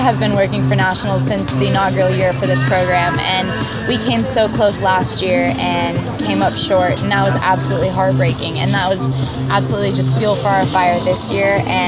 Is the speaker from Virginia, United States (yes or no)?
no; Texas, United States; So I'm from Texas, and surprisingly, Texas is one of the biggest states for sand volleyball.